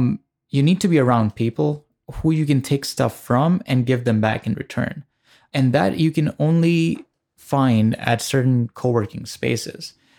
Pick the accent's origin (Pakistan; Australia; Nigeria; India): Pakistan; now in United States; I came from Pakistan here, America, in 2011, December 2011. So I started school in 2012 at University of North Dakota.